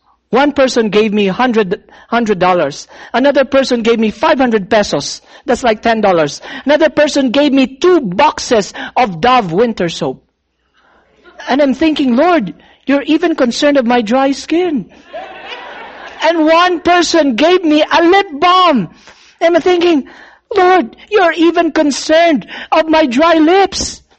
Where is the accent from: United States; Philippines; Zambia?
Philippines; as a Filipino, I bring my calculator and try to convert the currency into Filipino peso.